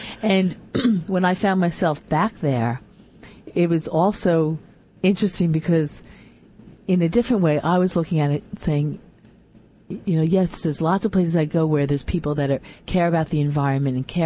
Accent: New York, United States; I grew up on Long Island, completely the opposite, where there was affluence all around me

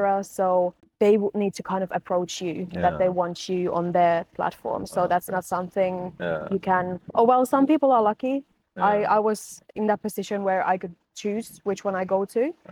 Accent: Finland; first language Finnish; English is a second language; I have a true crime podcast in Finland, back in my home country, in Finnish.

